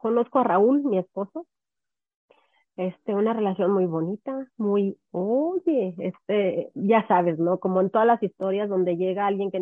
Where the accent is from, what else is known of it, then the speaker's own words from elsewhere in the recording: Chihuahua, Mexico; also born or lived in Querétaro / Oaxaca; Bueno, soy de Chihuahua. Viví en Cuauhtémoc. Me fui a vivir un año... Nos fuimos a Querétaro. Después nos fuimos a Oaxaca. Regresamos a Querétaro. Y nos venimos a vivir aquí.